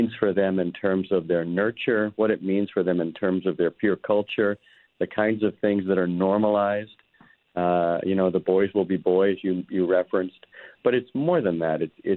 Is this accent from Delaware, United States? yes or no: yes; Delaware, United States; working as a counselor at the juvenile justice system in my home state of Delaware.